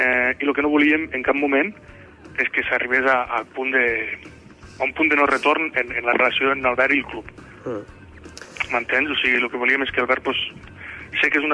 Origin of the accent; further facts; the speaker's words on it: Flix, Catalonia, Spain; nosaltres som de Flix, coneixem la gent de Flix.